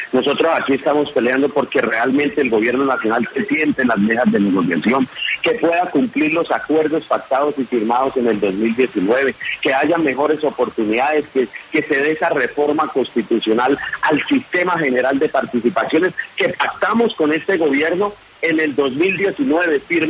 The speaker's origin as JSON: {"language": "Spanish", "country": "Colombia", "said": "Ese es un gobierno que nosotros anhelamos como colombianos, como ciudadanos."}